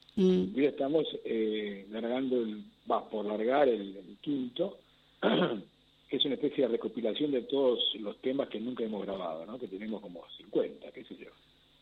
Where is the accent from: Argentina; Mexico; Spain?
Argentina; Buenos Aires; nunca me soy bien porteño, nací en la Recoleta, viví en Belgrano hasta que me casé.